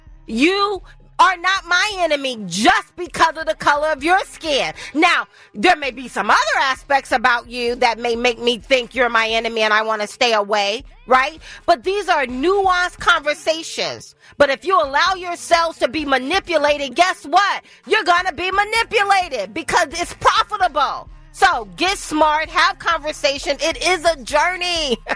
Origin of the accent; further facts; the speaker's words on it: Deep South, United States; But you know what? Growing up in the Deep South, there are some white people I want to stay away from.